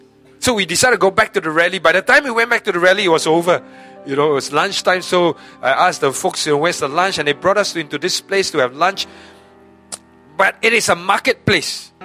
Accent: Singapore; And so a group of us, pastors from the other churches, but we're all from Singapore.

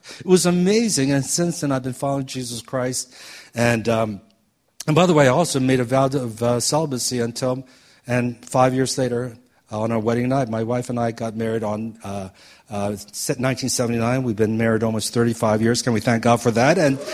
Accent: Washington, D.C., District of Columbia, United States; I grew up on the East Coast in the Washington, D.C. area.

